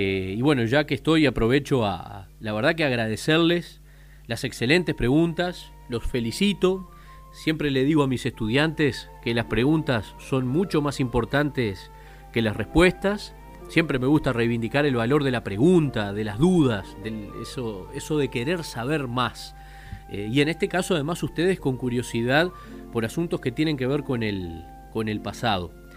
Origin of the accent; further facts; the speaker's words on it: Uruguay; somos todos uruguayos